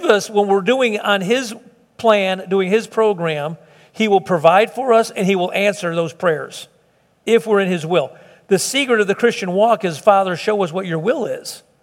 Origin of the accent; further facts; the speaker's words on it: Chicago, Illinois, United States; I'm from Southside Chicago originally.